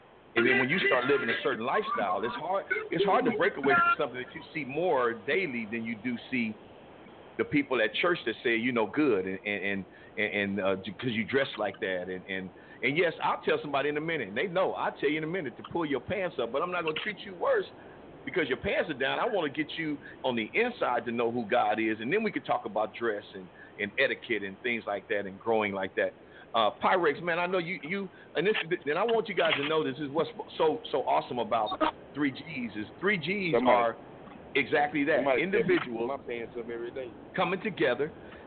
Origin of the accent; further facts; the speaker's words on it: Compton, California, United States; I grew up in Compton back when gangbanging just started.